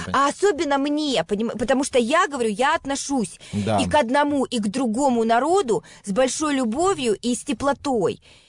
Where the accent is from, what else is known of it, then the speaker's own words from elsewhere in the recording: Kyiv, Ukraine; born there; я родилась в Киеве, я люблю этот город, я, если можно так сказать, чистокровная хохлушка